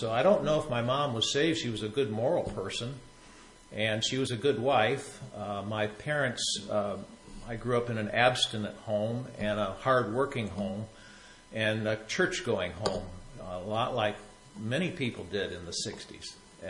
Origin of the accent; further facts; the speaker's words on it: Rossford, Ohio, United States; We went to the east side of Toledo from Rossford. I grew up in Rossford, Ohio.